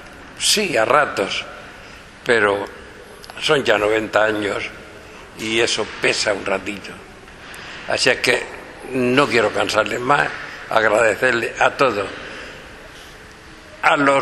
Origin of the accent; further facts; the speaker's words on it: Totana, Region of Murcia, Spain; Yo pensaba que podía haber hecho alguna cosa por Totana